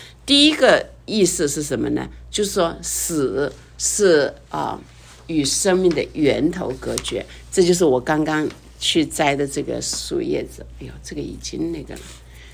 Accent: Jiangxi, China; 用我们江西话讲说，神是你的命啊

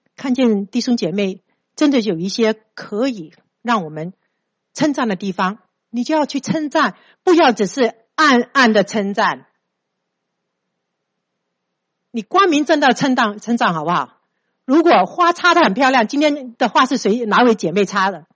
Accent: China; now in United States

